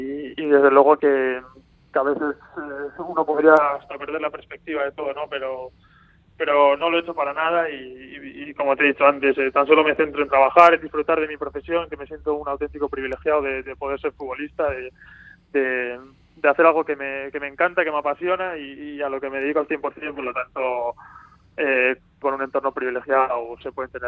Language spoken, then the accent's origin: Spanish; San Sebastián, Basque Country, Spain; porque somos los dos de Donosti